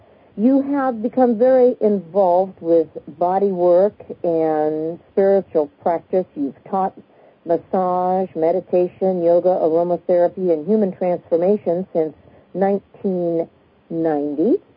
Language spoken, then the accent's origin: English; Pacific Northwest, United States; Of course, I'm from the Northwest, so anything above 70 is hot.